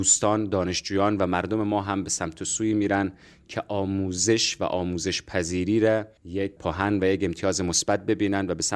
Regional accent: Iran; born there; بنا به جبر جغرافیایی و اتفاقهایی رو که افتاد اصلا متولد ایران هستیم

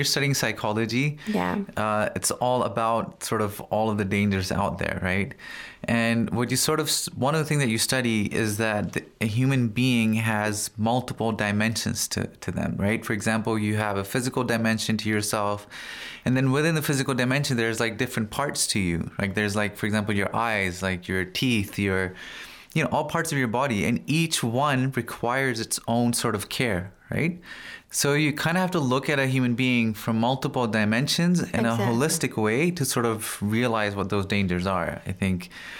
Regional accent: Pakistan; English is a second language; now in Iran; I'm a student here and I'm studying in Hoza. I'm studying psychology and originally I'm from Pakistan, but I've lived in different countries.

